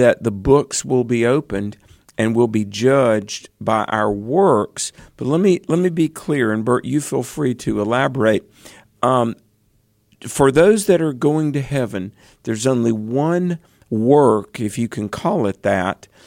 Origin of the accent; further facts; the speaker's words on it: North Carolina, United States; We shall begin in my home state of North Carolina